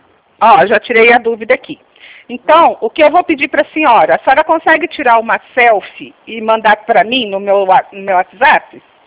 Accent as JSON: {"language": "Portuguese", "town": "Limeira", "region": "São Paulo", "country": "Brazil", "said": "meu DDD é 19, eu falo, eu sou daqui de Limeira, né? Tô pertinho da senhora."}